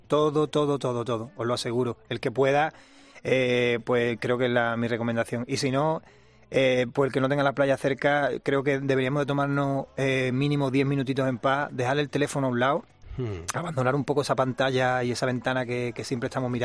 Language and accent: Spanish; Jerez de la Frontera, Andalusia, Spain; he tenido que contar con profesionales de mi tierra, de Jerez de la Frontera